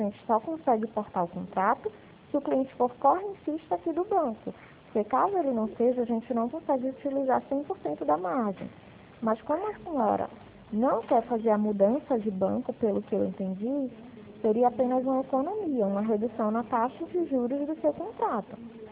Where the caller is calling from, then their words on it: Recife, Pernambuco, Brazil; Eu falo aqui de Recife, da Central de Consignados do Santander aqui do Nordeste.